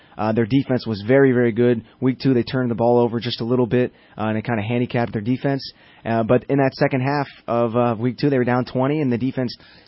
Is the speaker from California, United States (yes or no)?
yes; Sacramento, California, United States; Well, I'm actually from Sacramento, so I grew up there, so I know a little bit about Woodland.